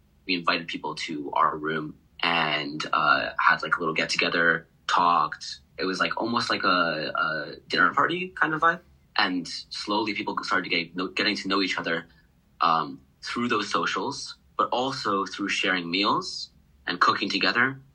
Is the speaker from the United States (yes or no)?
yes; Millburn, New Jersey, United States; I'm a class of 2024. I'm from Millburn, New Jersey, which is in North Jersey.